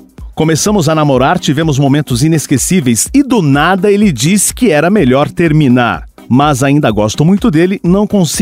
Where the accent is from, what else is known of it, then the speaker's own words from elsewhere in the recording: São Luís, Maranhão, Brazil; tenho 22 anos, sou de São Luís do Maranhão.